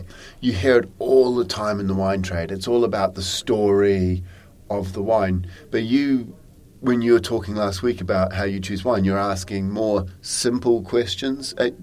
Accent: New Zealand; I'm from New Zealand, and in New Zealand, parallel importing was illegal for a long period of time.

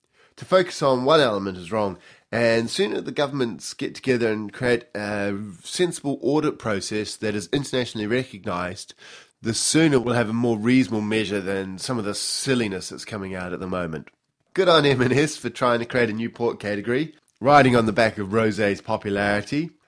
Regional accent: Dunedin, Otago, New Zealand; I'm from Otago, well, Dunedin to be precise, so I am a bit biased

